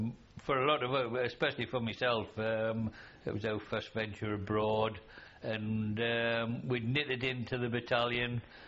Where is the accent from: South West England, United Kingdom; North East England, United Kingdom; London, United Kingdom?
North East England, United Kingdom; we're all from the County Durham area, so we knew we were going to bump into each other somewhere or other anyway.